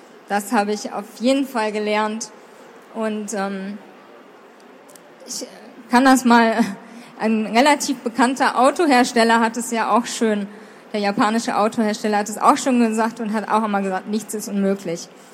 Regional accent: Germany; ich bin Deutsche, kann auch ein bisschen Englisch.

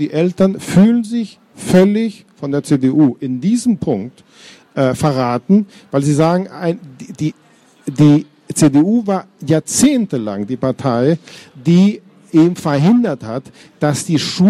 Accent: Frankfurt, Hesse, Germany; ich komme aus Hessen und ich komme außerdem aus Frankfurt

